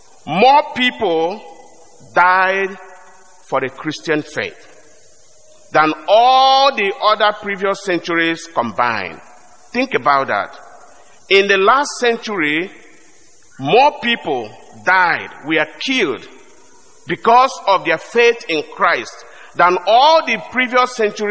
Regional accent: Nigeria; I'm from Nigeria originally. I don't know how many of you, pay attention to what is going on in the country of my birth.

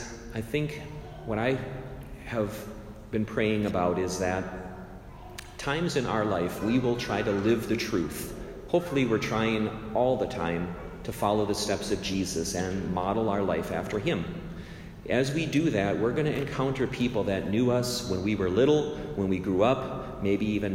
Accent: Robbinsdale, Minnesota, United States; I went back to my hometown of Robbinsdale and I celebrated my first Mass as a priest.

